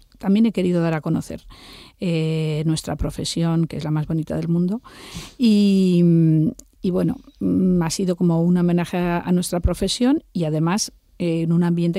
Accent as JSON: {"language": "Spanish", "town": "Alcañiz", "region": "Aragon", "country": "Spain", "tie": "born or raised there", "said": "Yo siempre saco, también nombro Alcañiz, que es mi ciudad natal, mi querido Alcañiz."}